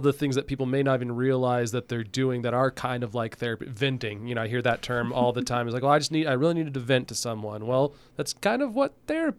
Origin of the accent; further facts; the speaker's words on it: Ohio, United States; People don't use their horns here. I'm from Ohio.